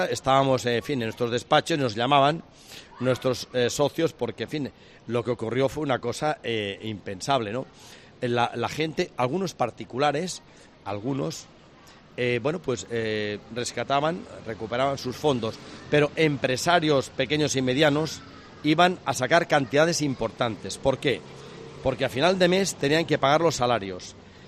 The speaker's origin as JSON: {"language": "Spanish", "region": "Catalonia", "country": "Spain", "said": "Nos dicen cosas desafectivas, los que somos catalanes, hasta la médula."}